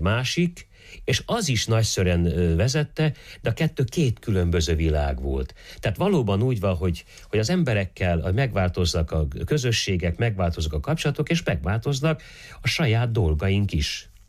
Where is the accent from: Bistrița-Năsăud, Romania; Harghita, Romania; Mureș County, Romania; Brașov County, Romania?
Mureș County, Romania; Póka; Én emlékszem, hogy talán még mindig gyakorlatilag a Pókában, a szülőfalumban, hogy a harangszó jelzi először, hogy temetés